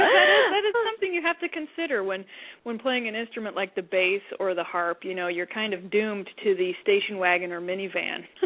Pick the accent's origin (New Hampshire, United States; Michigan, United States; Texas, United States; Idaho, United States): Idaho, United States; Well, yeah, you know, I'm from Idaho, as you know.